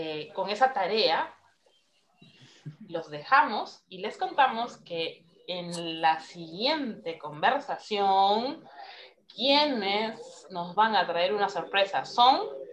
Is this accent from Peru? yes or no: yes; Peru; nos enriquece como seres humanos, nos enriquece como peruanos, ¿no? O peruanas.